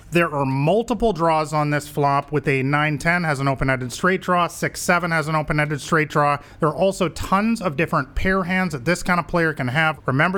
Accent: Canada; I'm from Canada, so you might already assume that I'm a big hockey fan

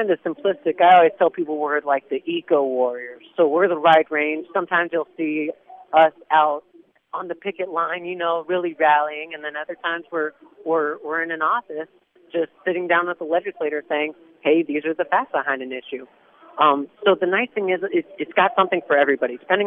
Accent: Germany; English is a second language; I grew up in Germany in a small farming community surrounded by nothing.

